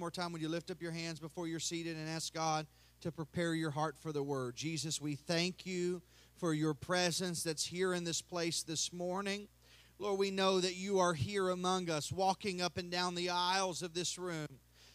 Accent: Kentucky, United States; Brother Travis mentioned that we pastor a church in Franklin, Kentucky. I know from my accent it sounds like I'm maybe from Canada, but I'm from Kentucky.

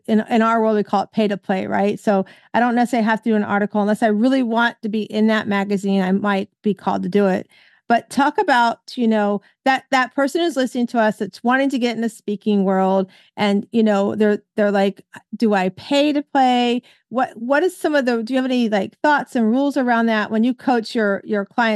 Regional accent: Tampa, Florida, United States; And of course, you're in my hometown. So those that are listening here in Tampa

